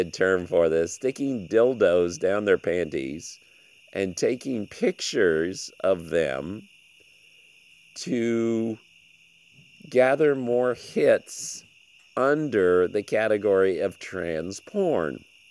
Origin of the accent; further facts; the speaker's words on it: Philippines; frankly, I grew up in the Philippines with the ladyboy phenomenon, so none of this shocks me.